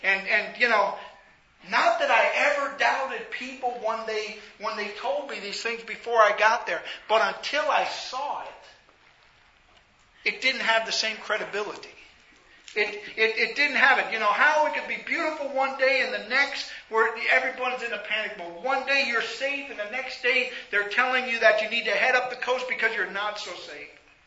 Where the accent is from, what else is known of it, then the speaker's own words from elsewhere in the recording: Missouri, United States; You know, I'm from the Missouri state. You got to show me.